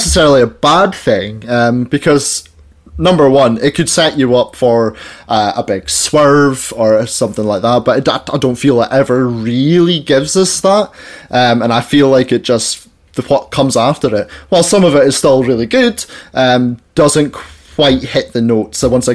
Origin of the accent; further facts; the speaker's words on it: Scotland, United Kingdom; I don't know if it's because like I'm a Scottish nationalist that the idea of someone else coming in to save us just doesn't really sit very well with me.